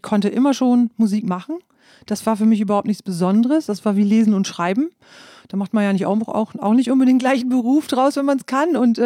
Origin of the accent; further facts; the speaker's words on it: Lower Saxony, Germany; moved away; Also ich bin ja in Ostfriesland aufgewachsen und das war tatsächlich, seit ich da weggezogen bin, immer ein Thema für mich.